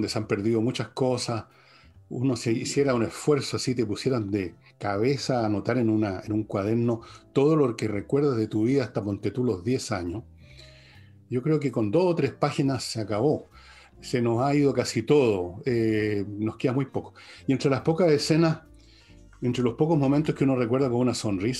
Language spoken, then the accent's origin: Spanish; Santiago, Santiago Metropolitan Region, Chile; born there; que nací en Santiago, pero así ocurre.